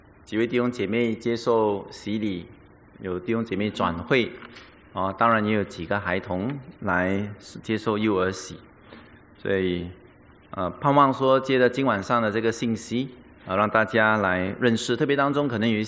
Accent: Singapore; 所以我们新加坡人就有明白这个穿白衣白裤的意思啦

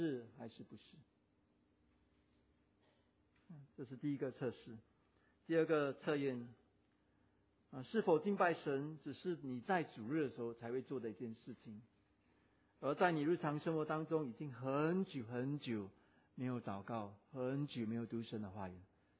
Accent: Fujian, China; accent: Fujianese; 我们福建话叫 激心 嘛，会心碎，会心痛

